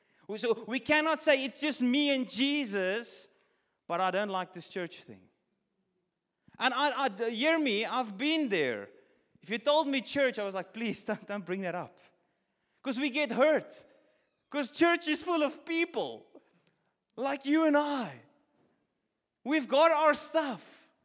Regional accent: Bloemfontein, Free State, South Africa; Like Aaron said, we're from Bloemfontein. I used to lead our evening congregation in Bloemfontein.

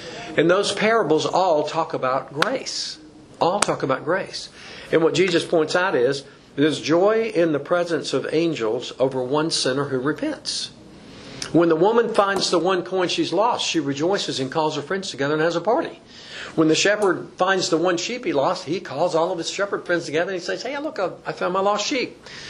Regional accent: Gadsden, Alabama, United States; There's a famous waterfall in my hometown, Gadsden, Alabama, called Nocalola Falls.

